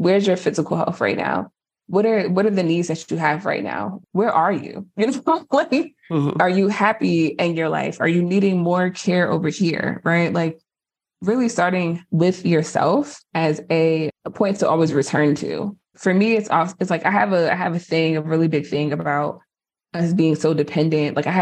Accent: New Jersey, United States; I'm from Jersey. My mouth doesn't move that way.

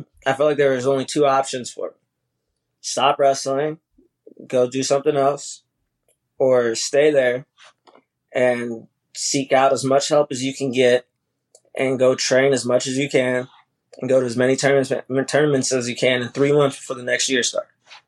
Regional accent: Massillon, Ohio, United States; So I'm from Massillon, Ohio. And, I got family in Canton, Massillon, that whole Stark County area.

